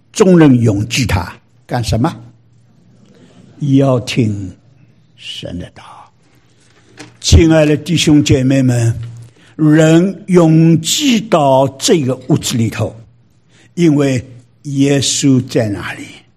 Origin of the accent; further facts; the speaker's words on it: China; 我是一个中国人